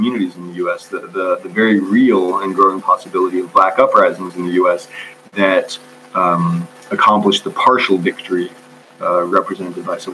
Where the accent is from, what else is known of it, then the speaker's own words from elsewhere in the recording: United States; I mean, I grew up white in the United States.